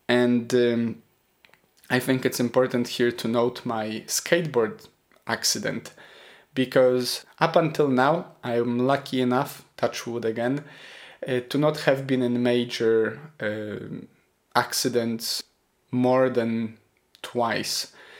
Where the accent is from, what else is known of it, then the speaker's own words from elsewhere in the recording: Poland; I come from Poland, where there is also public health support.